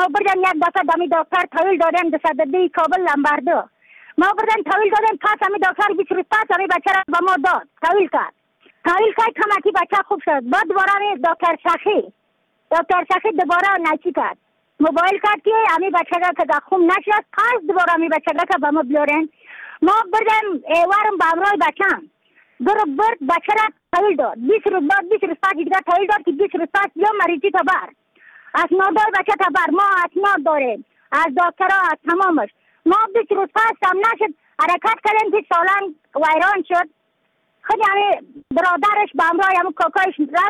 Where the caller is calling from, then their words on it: Badakhshan, Afghanistan; از بدخشان هستم، مرکز بدخشان، رسوالی اکلی پایان، قیره وینگ،